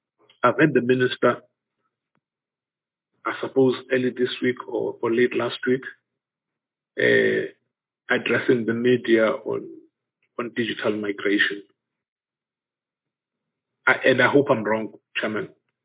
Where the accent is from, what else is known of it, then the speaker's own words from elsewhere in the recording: Alice, Eastern Cape, South Africa; every time I drive past the post office in Butterworth, Dowichwa, and in Alice, my hometown, as early as 6 o'clock, there are long queues of people